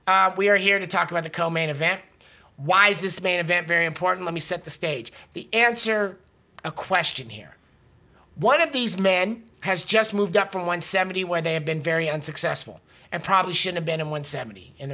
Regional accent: Florida, United States; accent: Florida; I know my Florida accent's a little rough.

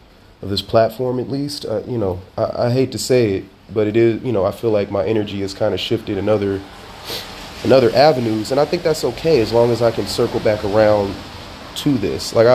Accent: Sacramento, California, United States; as y'all know, I'm from Sac, from Sacramento.

